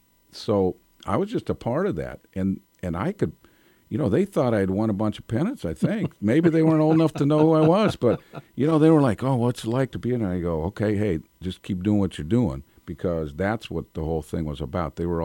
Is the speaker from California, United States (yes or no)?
yes; Los Angeles, California, United States; could have played first base for the Dodgers, my hometown team and all that kind of stuff.